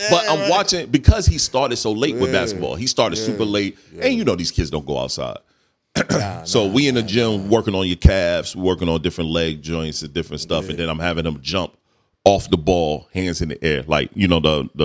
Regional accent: Myrtle Beach, South Carolina, United States; And then when I started driving, dog, I was from Myrtle Beach. I took my boys to my old court that I used to play at in Myrtle Beach.

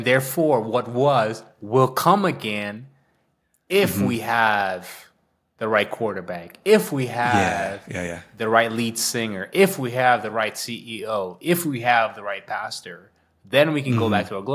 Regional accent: New Jersey, United States; I'm a New York Jets fan. I grew up in Jersey.

